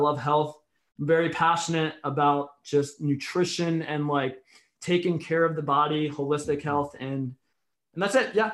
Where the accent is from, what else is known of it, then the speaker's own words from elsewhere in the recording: New York City, New York, United States; I'm from New York City.